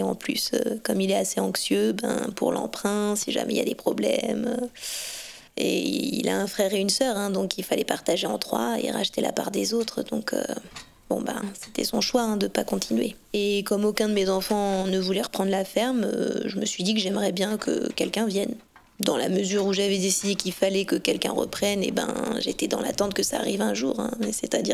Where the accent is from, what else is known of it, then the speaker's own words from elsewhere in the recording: Ouroux, Auvergne-Rhône-Alpes, France; Moi, je suis native d'Ouroux, dans le Rhône, donc c'est pas très loin d'ici. Il y avait les fermes à côté, mais je n'ai pas grandi, moi, dans une ferme.